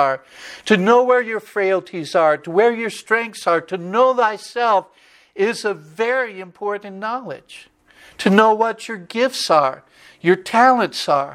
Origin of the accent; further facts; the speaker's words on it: Rubidoux, California, United States; I mean, I grew up in Rubidoux when they had that riot there and people got shot in high school.